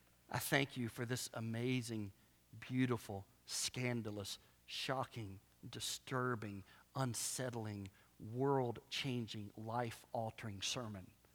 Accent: the South, United States; And I grew up in the South, but there's tons of churches here, right?

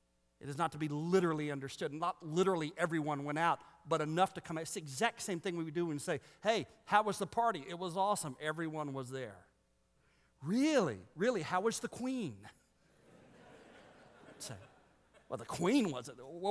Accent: United States; And we all know about movements because we're American evangelicals.

